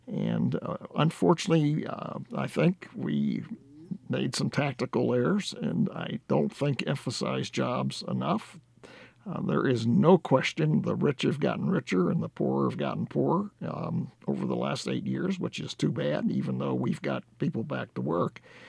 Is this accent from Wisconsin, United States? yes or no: yes; Wisconsin, United States; I grew up in Wisconsin. Wisconsin went for Trump at the end, albeit by a handful of votes